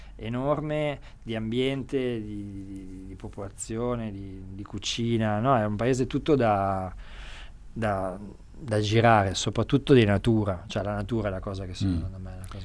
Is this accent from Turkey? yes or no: no; Argentina; Italian is a second language; now in Italy; dopo 18 anni sono ancora italiano e quanto invece sono argentino